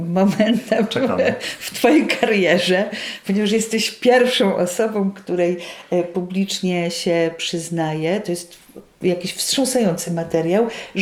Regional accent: Świętokrzyskie Voivodeship, Poland; Urodziłam się i wychowałam w bardzo tradycyjnej rodzinie, kompletnie osadzonej bardzo mocno w tradycjach tej części Kielecczyzny po sąsiedzku z Małopolską, więc to już trochę taki też miks kielecko-galicyjski.

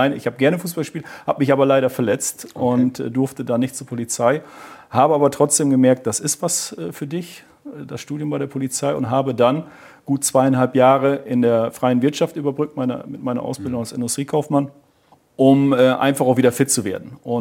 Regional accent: Hochstede, Lower Saxony, Germany; also born or lived in Nordhorn; Ich bin in Nordhorn geboren und in Hochstede aufgewachsen. Meine Eltern kommen aus Hochstede, also wir sind da schon einige Jahrzehnte inzwischen.

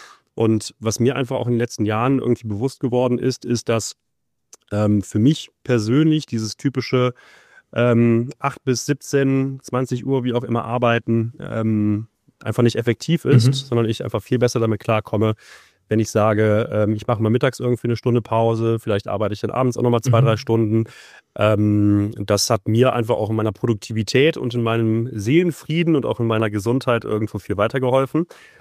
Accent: Cologne, North Rhine-Westphalia, Germany; born there; als gebürtiger Kölner war ich das eigentlich auch jedes Jahr.

